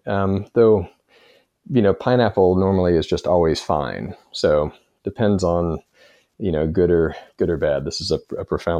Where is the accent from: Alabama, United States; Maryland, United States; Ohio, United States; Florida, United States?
Florida, United States; I grew up in Florida, and the thought of going to a British beach just seems terrible.